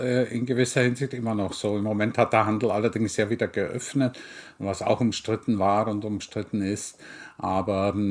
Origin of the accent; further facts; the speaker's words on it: Vienna, Austria; Zur Zeit des Lockdowns in Wien, in meiner Heimatstadt, waren die Buchhandlungen geschlossen